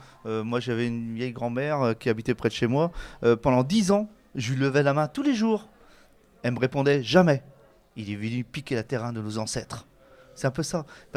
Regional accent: Brittany, France; moved away; je suis venu du Morbihan, je suis pas très loin pourtant, hein. Ça paraît pas très loin, mais je suis arrivé dans le Finistère

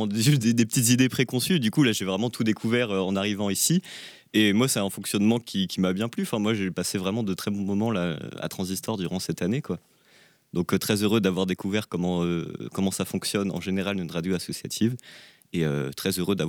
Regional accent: Rennes, Brittany, France; moi, vu que je suis de Rennes, je connaissais un petit peu le festival.

